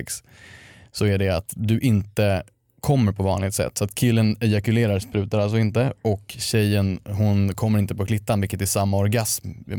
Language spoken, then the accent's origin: Swedish; Stockholm, Stockholm County, Sweden; Jag växte upp i Stockholm och liksom i fina kretsar